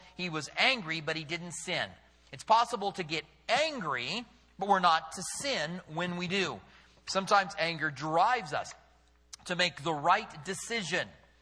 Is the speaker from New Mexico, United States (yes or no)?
yes; Albuquerque, New Mexico, United States; When I was a teenager, I assume it's the same everywhere, growing up in Albuquerque.